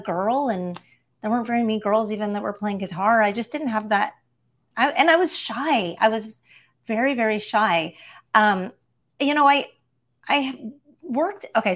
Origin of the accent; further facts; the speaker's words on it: Texas, United States; also born or lived in Canada; now in Los Angeles, United States; Well, I grew up in, I was born in Canada and raised in Texas.